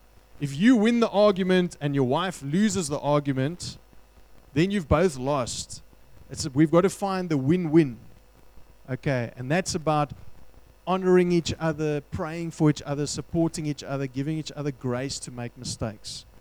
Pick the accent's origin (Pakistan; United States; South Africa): South Africa; Western Cape; born there; I was born in the Western Cape.